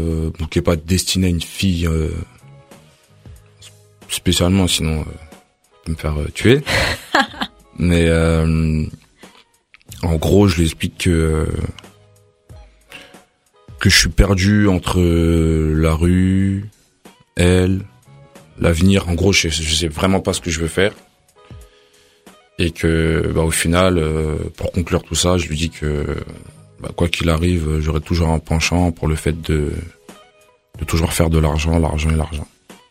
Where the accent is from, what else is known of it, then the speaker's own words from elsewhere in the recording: Stains, Île-de-France, France; also born or lived in Soisy-sous-Montmorency; J'ai passé mon enfance à Stein.